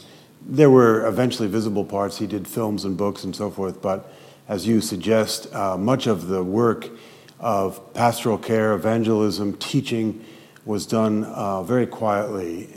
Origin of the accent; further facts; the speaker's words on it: Paris, Île-de-France, France; also born or lived in United States / Switzerland; now in Philadelphia, United States; I grew up in Paris, spent some of my schooling in the States. My parents moved to Switzerland, and so that was home for a while. Got married, back to the States, went over to Aix-en-Provence to work in a seminary there, and now I've been in Philadelphia for nearly 30 years.